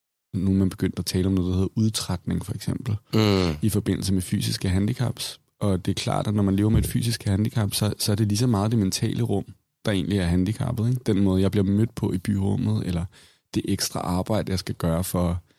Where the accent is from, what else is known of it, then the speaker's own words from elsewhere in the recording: Copenhagen, Capital Region of Denmark, Denmark; jeg er vokset op i København. Ja, det er vel nogenlunde det.